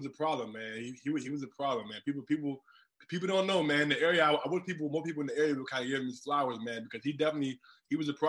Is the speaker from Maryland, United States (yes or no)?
yes; Takoma Park, Maryland, United States; I'm from Maryland. I grew up watching Maryland. You know what I'm saying? I'm from Tacoma Park.